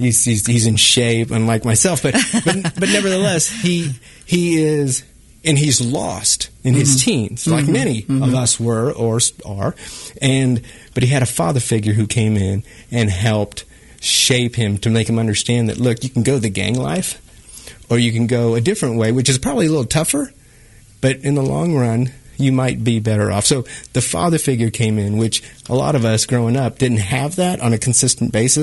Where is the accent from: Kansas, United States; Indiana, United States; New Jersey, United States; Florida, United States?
Kansas, United States; Kansas City; And it's two Kansas Cities because I came from Argentine, KCK, which is where my dad's from.